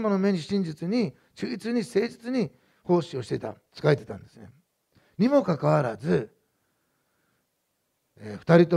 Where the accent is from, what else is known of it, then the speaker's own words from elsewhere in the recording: Osaka, Japan; born there; 私大阪生まれなんですよ。